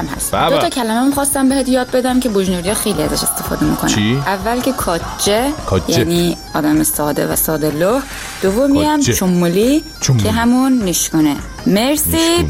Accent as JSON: {"language": "Persian", "town": "Bojnurd", "region": "North Khorasan", "country": "Iran", "said": "جای دیدنی شهر ما باوهمان و بشقار داشه غذای محلی مونم که قابلیه با روغن زرد و تدیگ خفتفتی"}